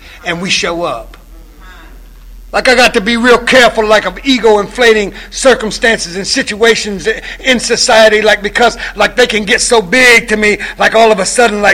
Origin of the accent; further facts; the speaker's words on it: Columbia, South Carolina, United States; I'm from the South. I don't know if y'all know about the South, but I'm like from the deep South, like Columbia, South Carolina, where like the old ladies who are like cornerstones of communities, like they still sit on porches